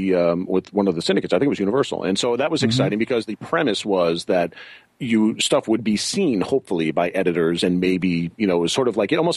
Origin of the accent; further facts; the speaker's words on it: New York, United States; And so I was always a Mets fan. I grew up on Long Island, so I'm a Mets fan.